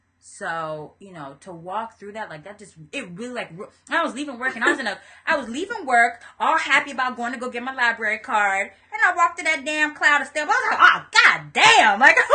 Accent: Florida, United States; Growing up in Florida, I'm going to tell you this right now.

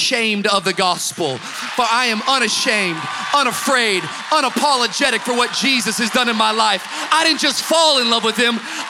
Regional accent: Miami, Florida, United States; if you ever go camping, which we're from Miami, so we don't

